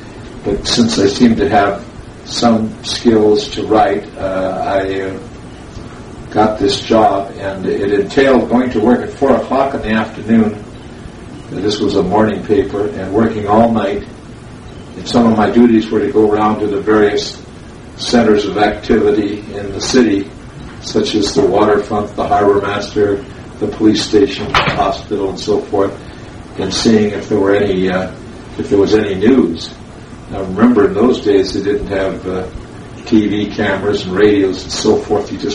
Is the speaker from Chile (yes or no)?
no; Calgary, Alberta, Canada; born there; Yes, I was born in Calgary, Alberta, Canada on February the 23rd, 1922. … We had seven children in the family.